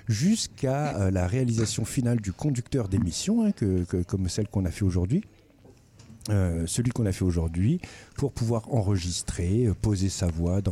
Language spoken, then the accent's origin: French; Fleury-les-Aubrais, Centre-Val de Loire, France; also born or lived in Nantes; j'ai 46 ans, je suis né à Nantes, j'ai grandi à Fleury-les-Aubrais.